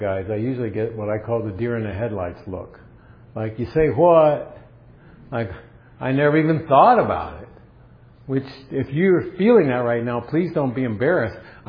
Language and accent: English; Pittsburgh, Pennsylvania, United States; I grew up in Steeler country. Pittsburgh doesn't have a basketball team, but they have a football team.